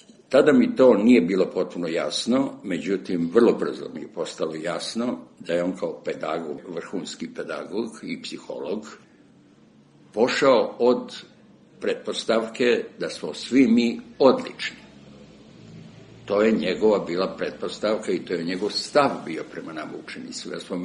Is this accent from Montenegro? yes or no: no; Crvenka, Vojvodina, Serbia; now in Belgrade, Serbia; Kad sam došao iz Crvenke, gde sam išao u osnovnu školu, došao sam u 10. Beogradsku gimnaziju koja se nalazila gore na Zvezdi u Senjaku